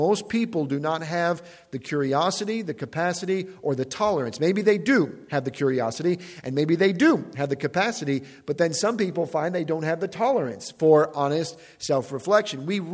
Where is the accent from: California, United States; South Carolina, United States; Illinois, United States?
Illinois, United States; Chicago; I was from Chicago, I lived on the south side. I'd never seen goats before.